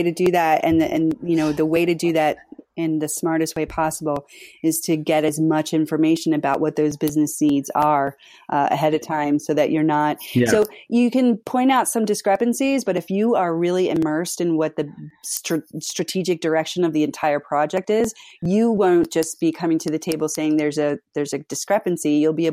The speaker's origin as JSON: {"language": "English", "town": "Philadelphia", "region": "Pennsylvania", "country": "United States", "said": "and I'm from Philadelphia, so I say watermarks on them."}